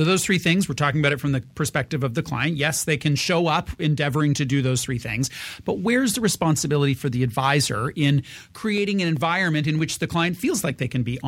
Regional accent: Canada; We're Canadian. We pay taxes here.

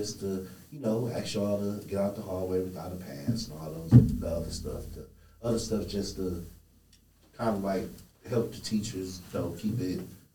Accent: Detroit, Michigan, United States; I'm from Detroit. I'm from the east side.

